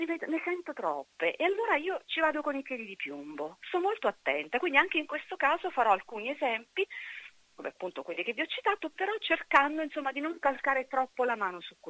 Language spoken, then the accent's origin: Italian; Abruzzo, Italy; io ho scoperto da abruzzese